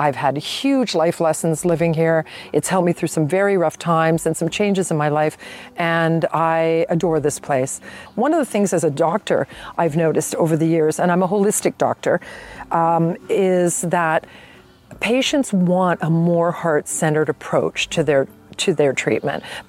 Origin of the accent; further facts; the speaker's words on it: Toronto, Ontario, Canada; I'm from Toronto, Canada